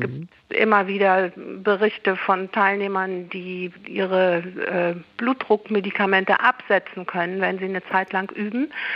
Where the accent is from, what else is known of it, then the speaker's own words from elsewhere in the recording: Lower Saxony, Germany; Ich komme aus Niedersachsen